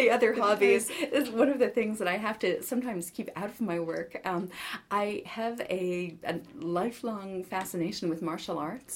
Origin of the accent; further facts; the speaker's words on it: Canada; now in New York, United States; I grew up in Canada. I lived there until I moved to New York in 2001. And I am a dual citizen, so I'm Canadian and American, like naturalized American citizen now.